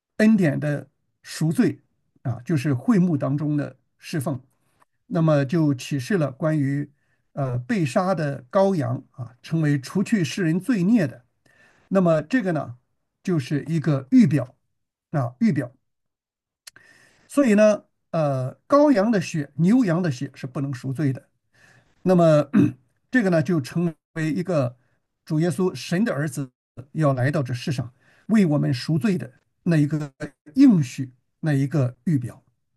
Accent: China; 所以，我们中国人说"金无足赤，人无完人"。

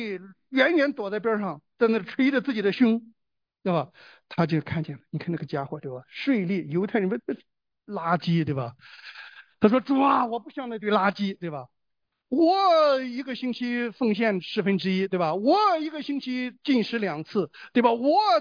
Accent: China; born there; 我小的时候出生在中国

